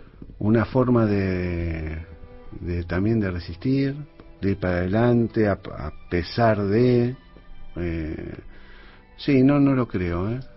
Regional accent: Argentina; nosotros como los argentinos

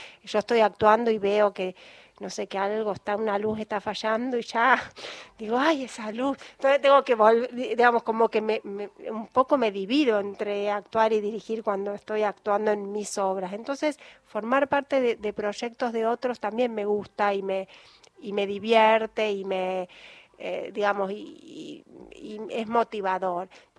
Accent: Buenos Aires, Argentina; No, no, yo soy de Buenos Aires, pero bueno, la infancia, dejar la infancia.

